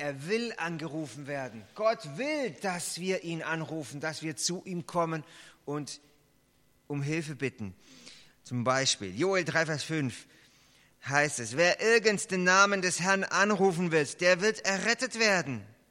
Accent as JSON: {"language": "German", "region": "Baden-Württemberg", "country": "Germany", "said": "Ich komme ja aus Schwaben und da gibt es so einen Witz bei uns."}